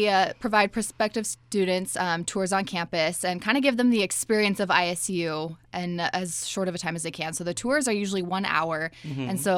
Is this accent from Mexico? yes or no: no; Meridian, Idaho, United States; I am from Boise, and then I grew up in Meridian.